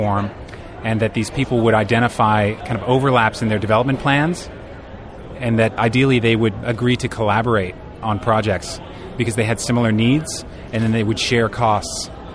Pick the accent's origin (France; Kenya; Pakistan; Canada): Canada; also born or lived in United Kingdom; now in New York, United States; I lived in the UK for the past 3 years. I'm Canadian, but I lived in the UK for the past 3 years, and I've just recently relocated to New York.